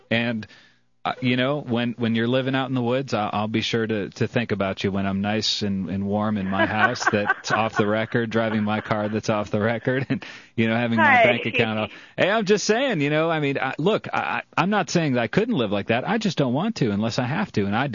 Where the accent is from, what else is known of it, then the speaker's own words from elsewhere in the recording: Georgia, United States; I'm from Georgia, so it's like a family for me as well.